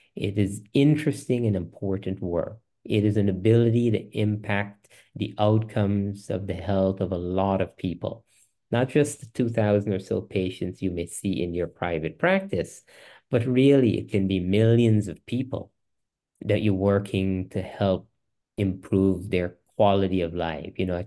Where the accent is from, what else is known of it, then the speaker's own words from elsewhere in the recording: Guyana; which growing up in Guyana, I had seen there was a legendary physician there